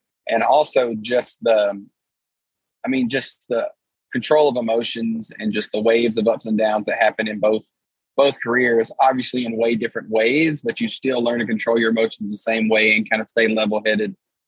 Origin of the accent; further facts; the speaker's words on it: Alabama, United States; They would play and sing at local parties and just things like that back in my home state of Alabama.